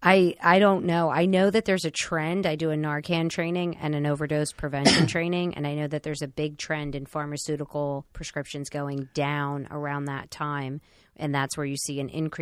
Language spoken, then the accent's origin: English; Philadelphia, Pennsylvania, United States; I mean, I grew up in South Philly, so I knew all about, perks and all that stuff.